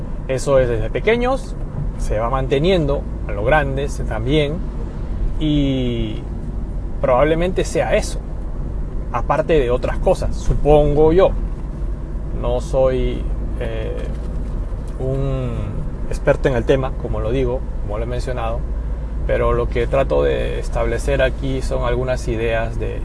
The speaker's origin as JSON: {"language": "Spanish", "country": "Peru", "moved": "yes", "said": "cosa que de repente en mi país, porque soy peruano, sería inconcebible"}